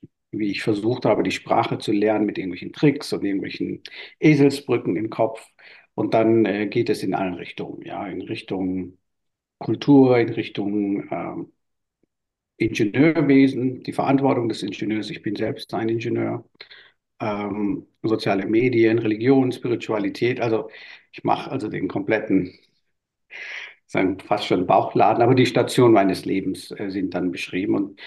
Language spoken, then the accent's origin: German; Paderborn, North Rhine-Westphalia, Germany; also born or lived in Myanmar; ich komme aus Paderborn. Und typischerweise, wenn ich das sage, dann kommt sofort die nächste Frage, woher kommst du ursprünglich? Und dann muss ich auf die epische Variante etwas näher eingehen. Und zwar bin ich in Burma geboren. Also Burma ist das heutige Myanmar.